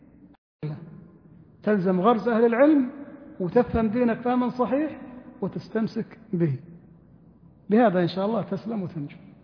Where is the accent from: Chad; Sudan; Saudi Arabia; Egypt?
Saudi Arabia; في بلادنا السعودية